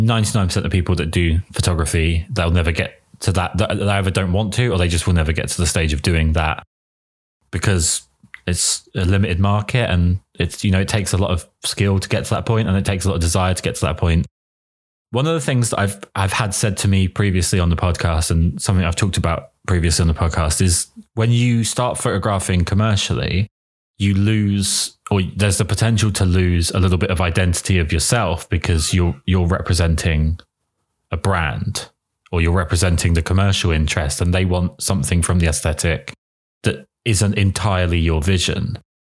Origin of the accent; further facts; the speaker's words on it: England, United Kingdom; So I'm painfully English and I have the terrible habit of always going towards the negative rather than the positive.